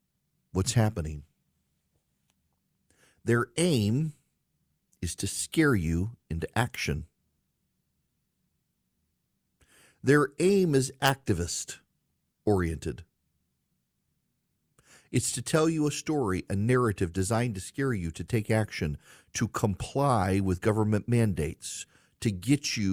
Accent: Dubai, United Arab Emirates; also born or lived in Louisiana, United States; I grew up in the Middle East. It was hot in the summer.

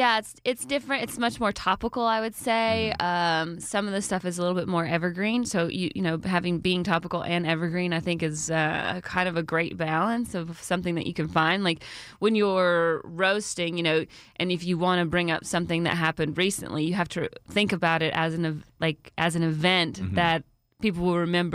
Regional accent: Calhoun, Georgia, United States; now in Los Angeles, United States; But I grew up in Calhoun, Georgia.

